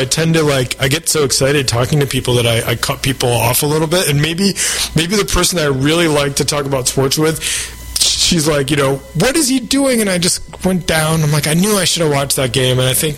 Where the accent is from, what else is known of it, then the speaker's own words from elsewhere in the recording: New York, United States; I grew up in New York State.